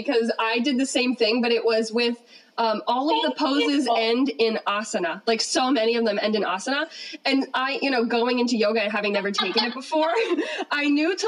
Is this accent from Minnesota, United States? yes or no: no; Massachusetts, United States; I know so many people in my home state of Massachusetts and all around the country